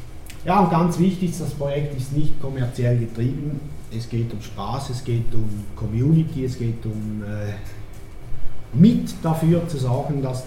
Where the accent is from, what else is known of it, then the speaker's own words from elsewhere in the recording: St. Gallen, Switzerland; born there; now in Andelfingen, Switzerland; Geboren bin ich in St. Gallen, das ist in der Nähe vom Bodensee, und wohne zwischen Winterthur und Schaffhausen, oder einfach gesagt in der Nähe von Zürich, das nennt sich Andelfingen.